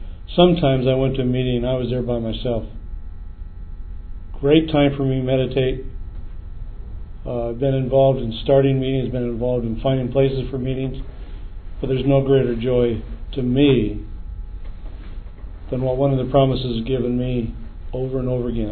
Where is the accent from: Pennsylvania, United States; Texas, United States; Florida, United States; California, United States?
California, United States; San Diego; I'm from San Diego, California.